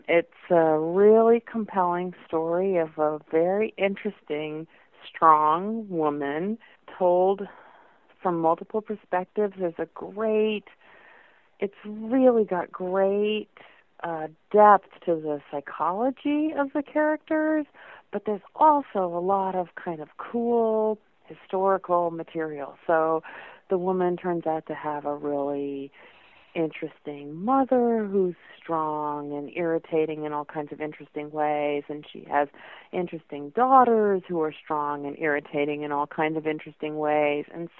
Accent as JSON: {"language": "English", "town": "Seattle", "region": "Washington", "country": "United States", "tie": "born or raised there", "said": "I know that she lives in Seattle, which is my hometown"}